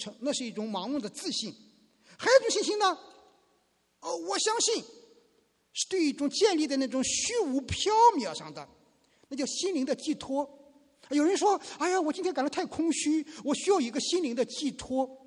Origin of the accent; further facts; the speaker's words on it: China; 对我们每一个来自于中国大陆的在座的来说，像我一样